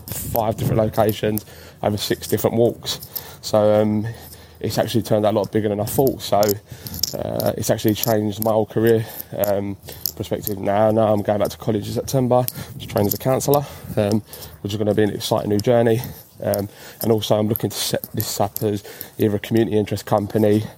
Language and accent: English; Bermondsey, London, United Kingdom; I'm from Bermondsey. In South East London.